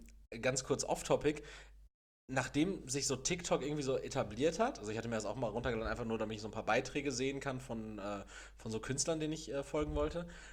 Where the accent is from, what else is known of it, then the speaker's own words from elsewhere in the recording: Castrop-Rauxel, North Rhine-Westphalia, Germany; born there; ich komme ja gebürtig aus Kastrop-Rauxel